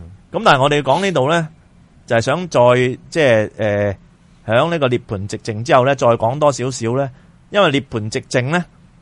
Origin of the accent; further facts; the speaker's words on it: China; 啊，我哋中国人叫